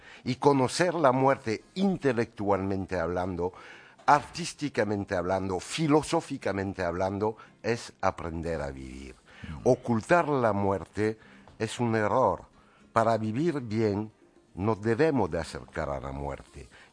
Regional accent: France; Spanish is a second language; now in Spain; soy francés, pero la cultura española es la que siempre me ha atraído.

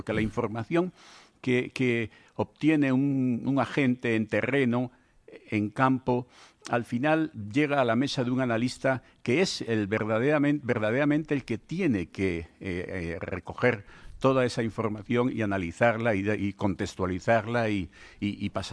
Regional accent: Bilbao, Basque Country, Spain; yo soy de Bilbao

